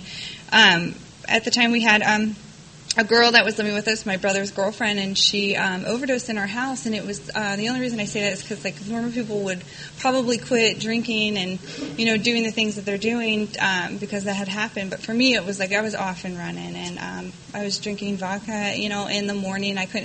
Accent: Pennsylvania, United States; I grew up in Pennsylvania, right outside of Pittsburgh, in a small town where everybody knows everybody.

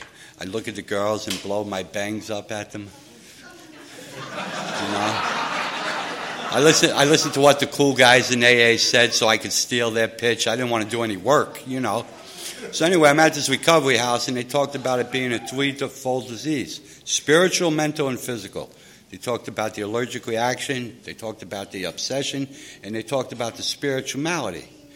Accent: New York City, New York, United States; moved away; I'm originally from New York City. I was getting in trouble. My family decided to ship me out to San Diego to get me away from those people.

